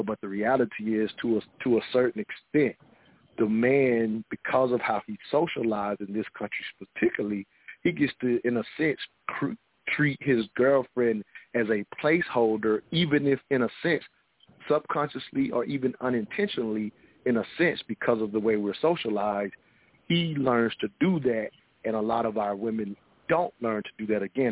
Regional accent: the South, United States; I'm from the South, so I'm a little bit aware of it

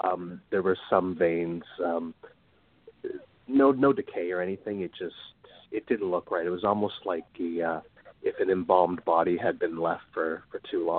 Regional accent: Toronto, Ontario, Canada; I'm from Toronto, Canada.

